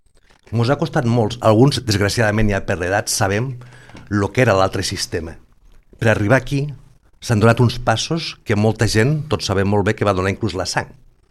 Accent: Catalonia, Spain; Com a català, perquè jo també sóc català

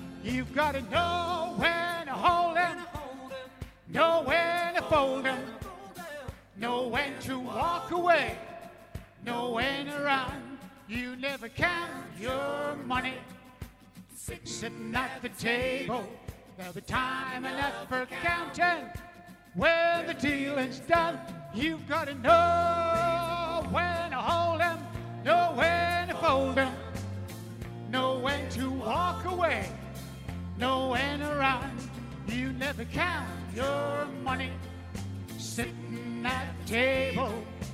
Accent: England, United Kingdom; Spanish is a second language; now in Spain; Soy inglés, però no és culpa meva.

